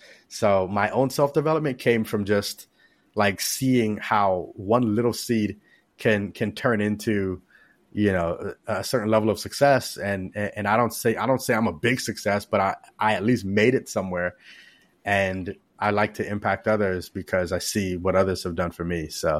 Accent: Florida, United States; I this might date myself, but I grew up down in South Florida

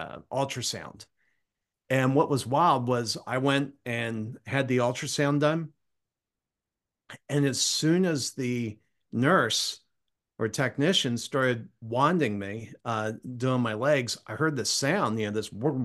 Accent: Cambridge, Maryland, United States; You've probably been in my hometown. Did you ever do the Ironman in Cambridge, Maryland?

